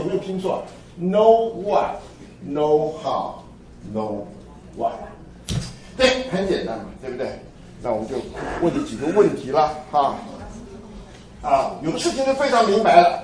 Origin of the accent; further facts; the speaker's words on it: Taiwan; now in United States; 我们小时候，我是从台湾来的，我们小时候要念世界历史啊，而且呢，我在台湾要念这个中华人民共和国的啊